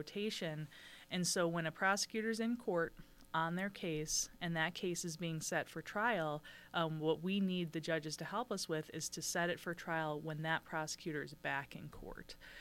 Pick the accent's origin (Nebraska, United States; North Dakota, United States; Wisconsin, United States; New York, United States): Wisconsin, United States; Kenosha; Yes, so I was born and raised in Kenosha County, so I went to Bristol Grade School and Central High School, and I still have family in Kenosha County as well.